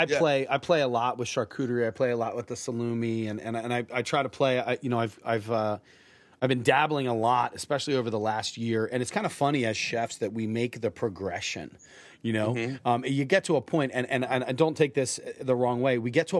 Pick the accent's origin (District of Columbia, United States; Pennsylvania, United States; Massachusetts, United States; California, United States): Pennsylvania, United States; Philadelphia; Dude, you know I'm from Philly, right?